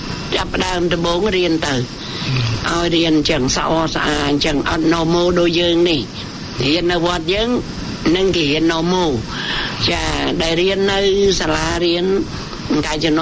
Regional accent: Kaoh Thkov, Kampong Chhnang, Cambodia; ស្រុកកំណើតខ្ញុំនៅខេត្តកំពង់ឆ្នាំងចានៅស្រុកកោះថ្កូវ

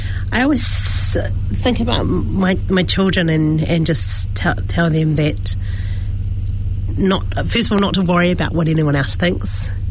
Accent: Dunedin, Otago, New Zealand; born there; I was born in Dunedin

